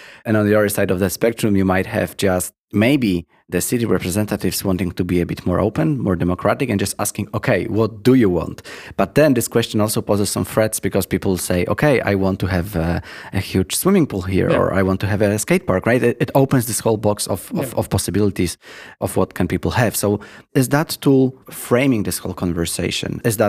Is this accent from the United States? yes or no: no; Poland; I remember so examples from my home country of Poland